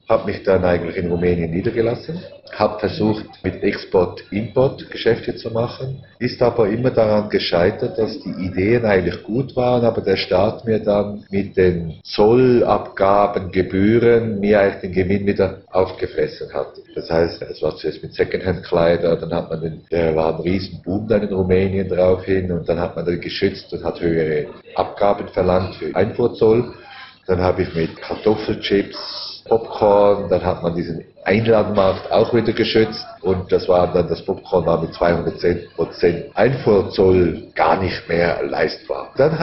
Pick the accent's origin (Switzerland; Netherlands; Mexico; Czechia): Switzerland; weil natürlich als Schweizer man eine andere Vorstellung hat von Abmachungen